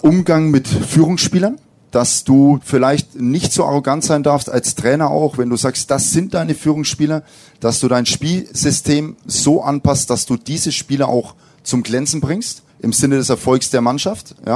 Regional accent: Bavaria, Germany; ich komme ja aus Bayern, da trinken wir auch sehr viel Bier

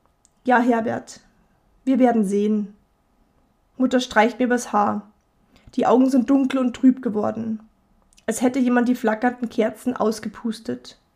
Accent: Bavaria, Germany; Ich komme ja aus Bayern, aus Oberbayern.

